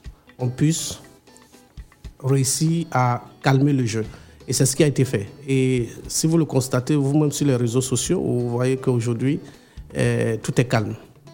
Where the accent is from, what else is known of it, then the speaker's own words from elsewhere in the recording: Côte d’Ivoire; chaque année, dans les périodes de vacances chez nous, en Côte d'Ivoire, il y a des tournois qui se jouent.